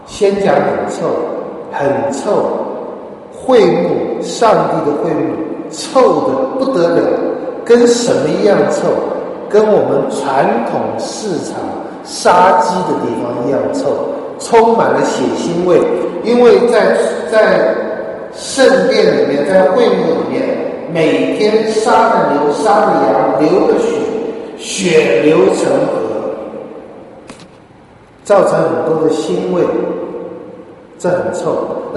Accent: China; 因为我们中国人实在太注重吃了，现在还是注重吃

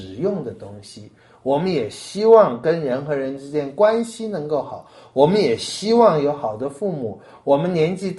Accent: China; 我们中国人也是这样，对不对？哪个地方赚钱就去哪里。

